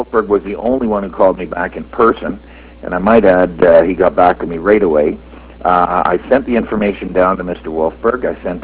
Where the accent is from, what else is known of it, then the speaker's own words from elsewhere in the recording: Canada; As a Canadian, I was really concerned about the points.